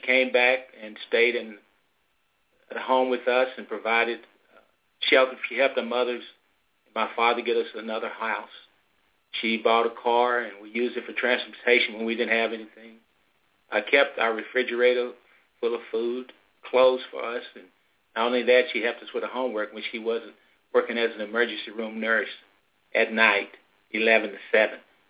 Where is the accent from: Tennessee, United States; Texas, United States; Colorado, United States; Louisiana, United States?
Texas, United States; Well, I grew up in West Texas, and after graduating from college, I moved back to West Texas